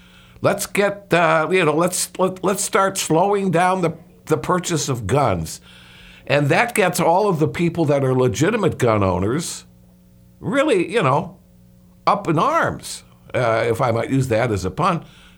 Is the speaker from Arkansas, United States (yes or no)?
no; Chicago, Illinois, United States; Yeah, I come from Chicago, and I watched this Kim Fox, who you mentioned in your article.